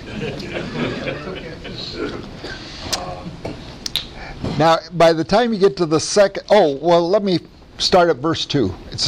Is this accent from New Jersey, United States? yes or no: no; Iowa, United States; I was born and raised in the state of, you can listen to my voice and know I was raised in Iowa. So I'm from the Northern Bible Belt.